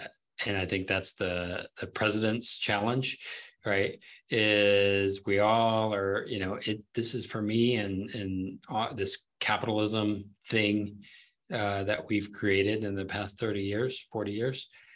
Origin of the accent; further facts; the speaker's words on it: New Orleans, Louisiana, United States; I grew up in New Orleans